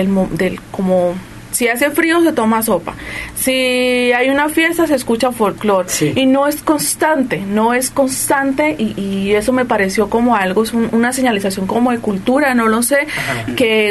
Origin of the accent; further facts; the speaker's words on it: Piedecuesta, Santander, Colombia; yo soy de Bucaramanga, pero soy piedecuestana. Eso queda como a 40 minutos.